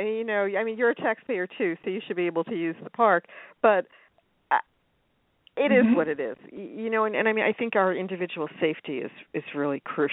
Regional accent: New York, United States; born there; also born or lived in New Jersey / Los Angeles; You know, I was born in New York. I've lived, you know, I'm bridge and tunnel. You know, I've always lived either in one of the boroughs, the outer boroughs, or... you know, in the Jersey suburbs, or I've been in Los Angeles

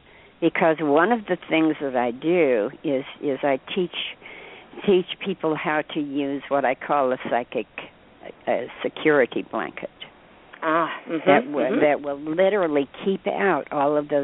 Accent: Midwest, United States; also born or lived in California; now in New York, United States; When I first came to New York, I mean, I came from the Midwest by way of California.

